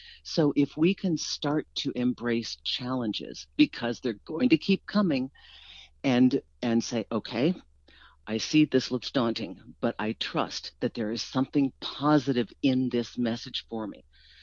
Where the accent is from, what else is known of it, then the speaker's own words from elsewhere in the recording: East Coast, United States; Well, we're from the East Coast.